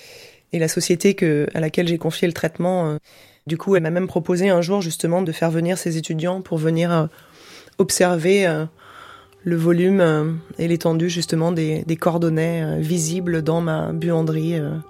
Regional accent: France; chez nous en France.

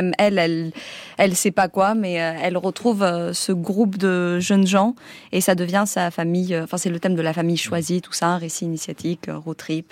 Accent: Belgium; first language Greek; French is a second language; il y a marqué que j'ai grandi en Belgique. Ce qui n'est pas complètement faux.

